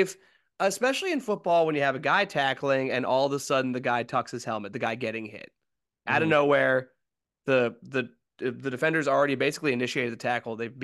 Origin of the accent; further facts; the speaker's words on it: Philadelphia, Pennsylvania, United States; For those of you that don't know where we're from Philadelphia. We're Phillies fans